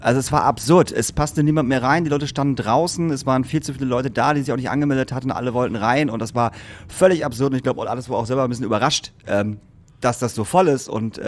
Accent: Lingen, Lower Saxony, Germany; weil wir über meine Heimat, über Lingen gesprochen haben

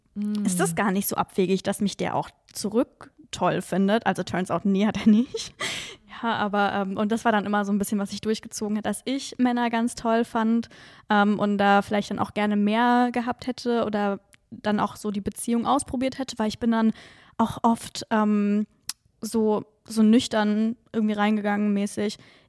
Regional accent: Freiburg, Baden-Württemberg, Germany; Also ich komme auch aus Freiburg, das habe ich euch vorhin erzählt.

